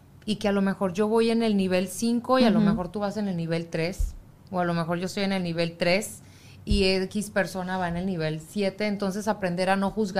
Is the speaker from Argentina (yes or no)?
no; Mexico; yo como mexicana